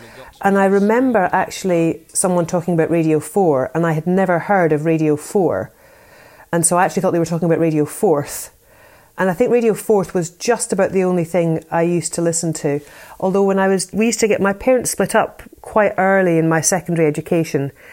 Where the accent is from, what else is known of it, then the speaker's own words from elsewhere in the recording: Pencaitland, Scotland, United Kingdom; also born or lived in Edinburgh; So I was born in Edinburgh, overlooking the Portobello Beach. Very early, moved to a little village called Pencaitland in East Lothian, and I think had a proper idyllic childhood.